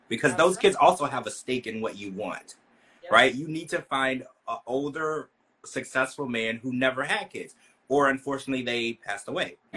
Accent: Louisiana, United States; I grew up in Louisiana, so we would go to the church

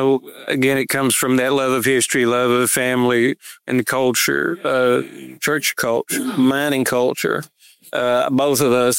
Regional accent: Virginia, United States; Born and raised in Dickinson County and roots here for, you know, generations and generations.

